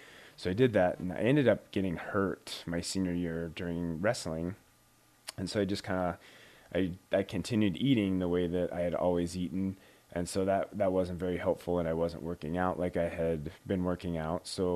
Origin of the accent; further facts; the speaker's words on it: Wheatland, Wyoming, United States; I grew up in a small town, Wheatland, which is much similar. It's very similar to the city, to the town of Kenai.